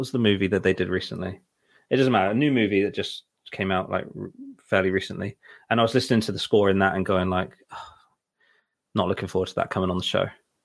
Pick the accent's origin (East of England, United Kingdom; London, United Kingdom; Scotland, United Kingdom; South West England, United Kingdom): South West England, United Kingdom; Swindon; Oh, that's the Swindon town. That's my hometown where I'm living right now.